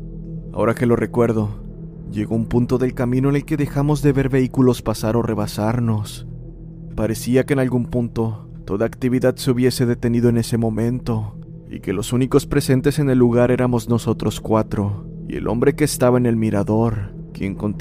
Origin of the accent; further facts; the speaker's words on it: Mexicali, Baja California, Mexico; soy de Mexicali, Baja California, México.